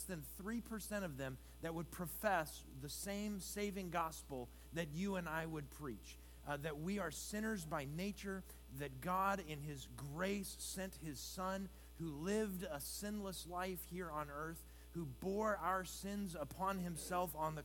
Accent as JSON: {"language": "English", "region": "Alaska", "country": "United States", "tie": "born or raised there", "also_born_or_lived": "Louisiana", "said": "So I lived in Louisiana for 16 years and then have been in Alaska, back in Alaska for 8 years. I grew up in Alaska"}